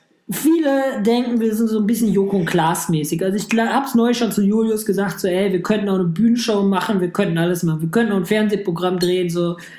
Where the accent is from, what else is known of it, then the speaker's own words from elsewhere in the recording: Düsseldorf, North Rhine-Westphalia, Germany; Ich komme aus Düsseldorf